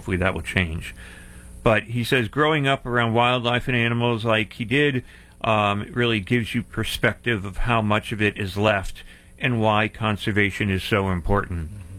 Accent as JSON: {"language": "English", "region": "Pennsylvania", "country": "United States", "tie": "born or raised there", "said": "and I miss those times of growing up in Pennsylvania where, you know, I can go fishing and hiking and so on and so forth."}